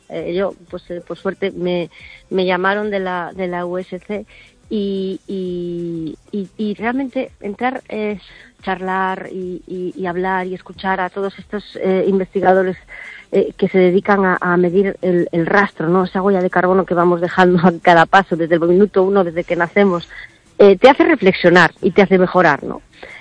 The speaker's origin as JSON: {"language": "Spanish", "region": "Galicia", "country": "Spain", "said": "yo siempre tuve claro que en el futuro quería hacer algo parecido en Galicia, ¿no? En mi tierra."}